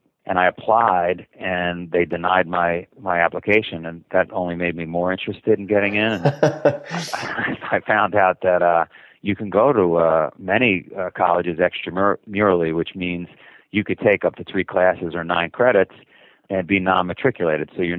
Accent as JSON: {"language": "English", "town": "Queens", "region": "New York", "country": "United States", "tie": "born or raised there", "said": "So I grew up in Queens, New York."}